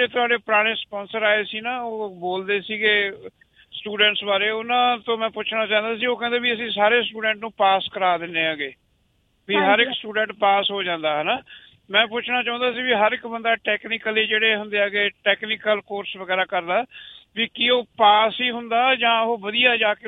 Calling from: Texas, United States; ਮੈਂ ਅਮਰੀਕਾ ਦੇ ਵਿੱਚ ਟੈਕਸਸ ਦੇ ਵਿੱਚ ਤੁਹਾਡਾ ਪ੍ਰੋਗਰਾਮ ਸੁਣ ਰਿਹਾ ਸੀਗਾ

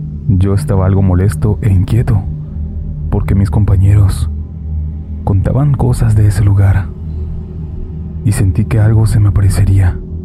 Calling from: Mexico City, Mexico; de la Ciudad de México.

